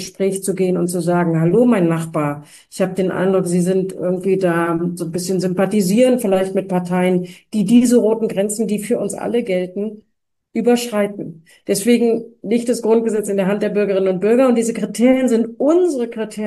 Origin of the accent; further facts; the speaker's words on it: Germany; auch als Deutsche weiß ich natürlich